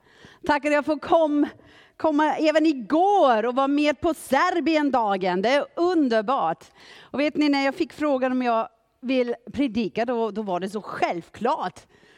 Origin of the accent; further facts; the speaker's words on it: Austria; Swedish is a second language; also born or lived in Vienna; now in Sweden; Ni kanske hör att någonting är lite konstigt i min svenska. Det är att jag har bara bott i Sverige 12 år. Innan dess så bodde jag i mitt hemland i Österrike.